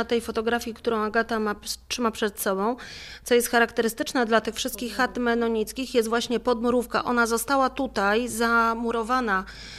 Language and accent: Polish; Grudziądz, Kuyavian-Pomeranian Voivodeship, Poland; jako rodowita Grudziądzanka przyszłam i miałam uczyć o Kociewiu